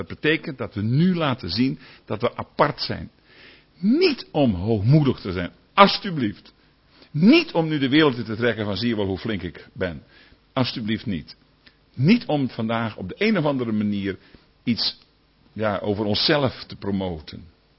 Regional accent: Slochteren, Groningen, Netherlands; In Slochteren, waar ik opgroeide, een van de grote steden daar in Groningen

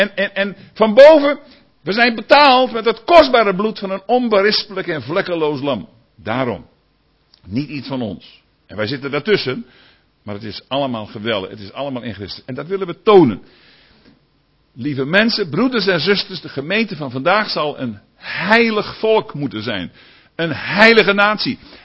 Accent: Slochteren, Groningen, Netherlands; In Slochteren, waar ik opgroeide, een van de grote steden daar in Groningen

